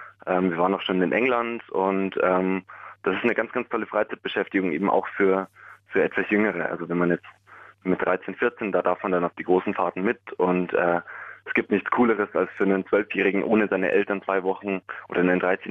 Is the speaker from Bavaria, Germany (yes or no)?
yes; Bavaria, Germany; also ich komme aus Bayern